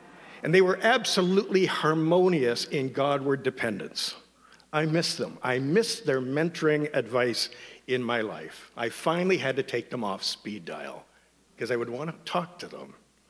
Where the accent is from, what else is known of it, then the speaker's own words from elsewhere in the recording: Oakville, Ontario, Canada; Karen and I grew up together in Oakville, Ontario, as little kids.